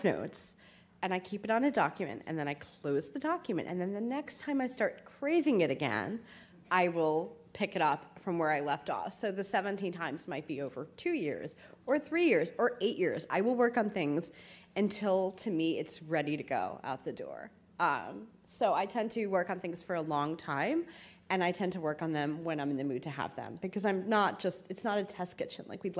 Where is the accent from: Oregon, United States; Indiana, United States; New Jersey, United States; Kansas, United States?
New Jersey, United States; Maybe I grew up in Central Jersey, so you know, there's like 50% fed from New York and 50% from Philly.